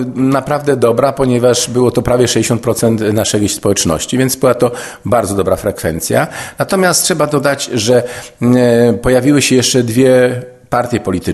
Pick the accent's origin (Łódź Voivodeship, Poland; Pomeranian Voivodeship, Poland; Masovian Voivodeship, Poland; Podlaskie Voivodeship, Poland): Pomeranian Voivodeship, Poland; Hel; jestem Kaszubą z krwi kości, również rodowitym helaninem.